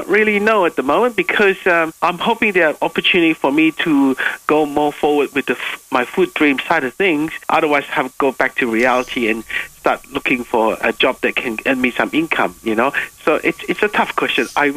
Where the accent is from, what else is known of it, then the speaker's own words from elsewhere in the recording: Malaysia; I'm Malaysian Chinese born